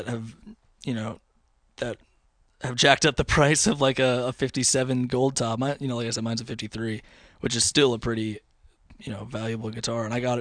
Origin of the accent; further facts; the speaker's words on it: Florida, United States; moved away; And it seems like everybody loves the … up here, because I'm from South Florida